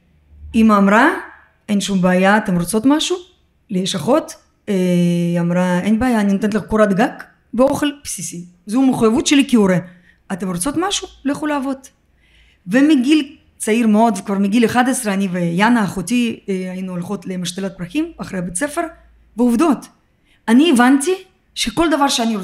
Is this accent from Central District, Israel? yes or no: no; Ramat Gan, Tel Aviv District, Israel; also born or lived in Russia; גדלתי ברמת גן, למדתי ברמת גן, סיימתי בית ספר ברמת גן. וכמו כל העולים החדשים מגיעים, ובעצם אז כשפתחו את השערים הגענו ללא כלום.